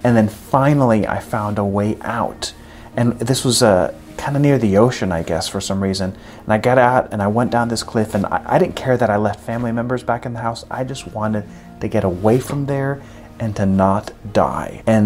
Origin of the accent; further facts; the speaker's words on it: El Salvador; So I'm from El Salvador, and over there is a little bit of violence.